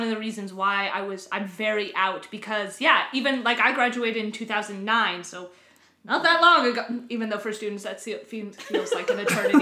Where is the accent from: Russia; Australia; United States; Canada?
Canada; Prince Rupert, British Columbia; I'm like, hi, I'm from Prince Rupert. I want to come to your thing.